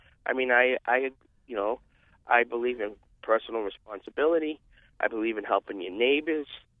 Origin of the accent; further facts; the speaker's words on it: Lawrence, Massachusetts, United States; moved away as an adult; I grew up in Massachusetts. I'm actually in the city of Lawrence, and I now live in a rural area. I left Mass because of its ideology towards a lot of things.